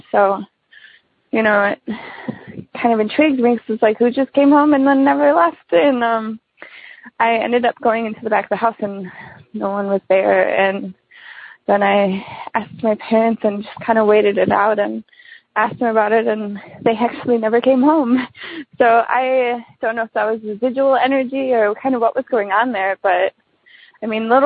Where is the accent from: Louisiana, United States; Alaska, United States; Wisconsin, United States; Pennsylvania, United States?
Wisconsin, United States; from Wisconsin. This is my first time calling